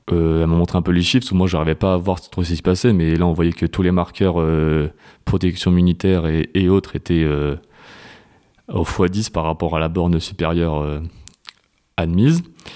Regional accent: Normandy, France; now in Lyon, France; Donc moi, de base, je viens de Normandie, mais je fais mes études sur Lyon, que j'ai fini, et je travaille sur Lyon maintenant.

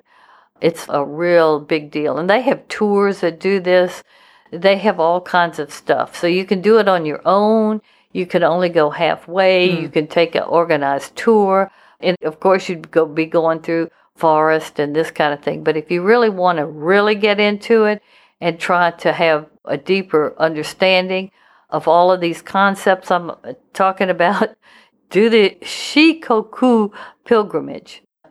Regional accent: Louisiana, United States; I mean, I'm from Louisiana. It's really hard

